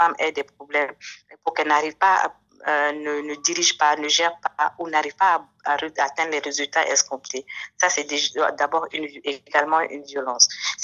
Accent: Kayes, Mali; un plat qui vient de chez moi. Je suis de Kaï

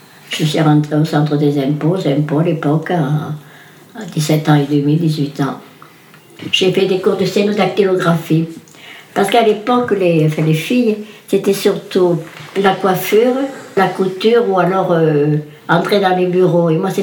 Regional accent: Cahors, Occitanie, France; Je suis née à Cahors, mes parents étaient à Cahors. J'ai passé toute ma vie à Cahors. Quai de Regourges, au bord de l'Orte. Et j'y ai passé toute ma vie jusqu'à mon mariage, j'avais 23 ans là-bas.

